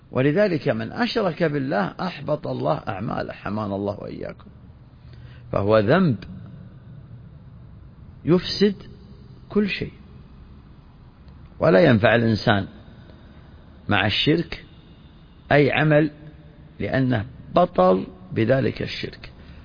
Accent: Saudi Arabia; بلادنا المملكة العربية السعودية قامت على لا إله إلا الله محمد رسول الله، ولذلك أساس تأسيسنا واعتزازنا أن غايتنا واضحة في رايتنا

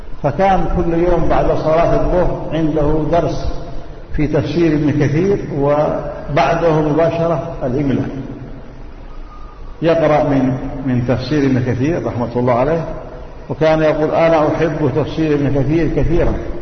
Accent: Yemen; قائم بالدعوة عندنا في اليمن والتعليم والتأليف والتحقيق

